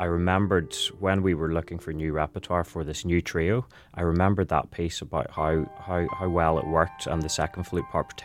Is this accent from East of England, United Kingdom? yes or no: no; Belfast, Northern Ireland, United Kingdom; So I'm from Belfast, Northern Ireland